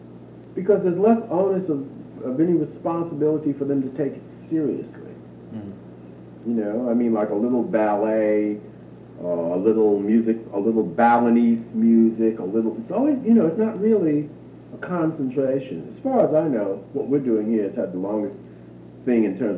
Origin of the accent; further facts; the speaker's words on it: Nantucket, Massachusetts, United States; born there; I was born on Nantucket Island.